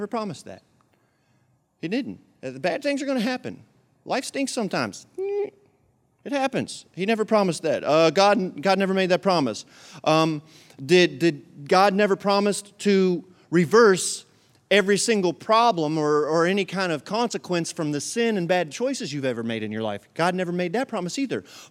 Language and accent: English; West Virginia, United States; But I grew up on the Fifth Street Hill right above Ritter Park in an older neighborhood now.